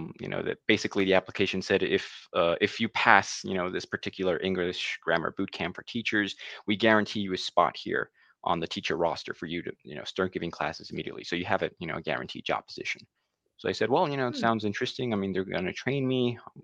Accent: New Jersey, United States; moved away as an adult; now in Mexico; So I'm originally from New Jersey, USA. Been living, you know, born and raised there many years. Couple years back, came to Mexico for vacation with family.

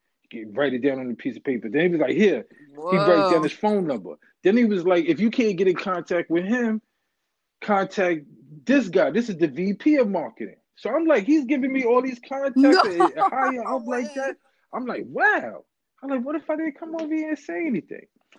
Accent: New York, United States; You know, growing up in New York, a lot of that is around you.

